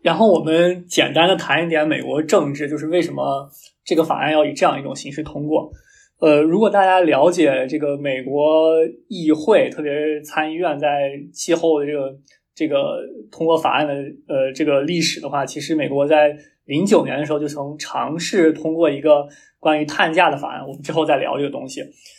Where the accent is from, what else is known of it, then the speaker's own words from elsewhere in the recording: Shanxi, China; 就是我的家乡山西。